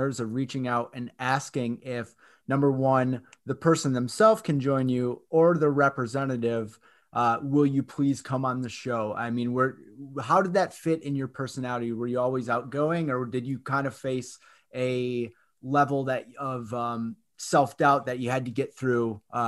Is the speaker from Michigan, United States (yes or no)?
yes; Michigan, United States; Growing up in Michigan, I remember watching it on Pass.